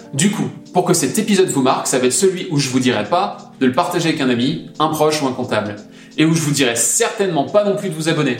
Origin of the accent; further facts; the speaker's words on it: France; Mon truc à moi, c'est que je suis français et que je travaille presque intégralement à l'étranger.